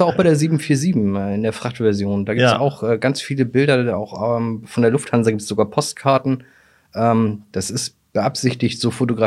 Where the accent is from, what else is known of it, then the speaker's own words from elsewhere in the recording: Hamburg, Germany; als Hamburger bist du ja auch so ein bisschen weit stolz darauf.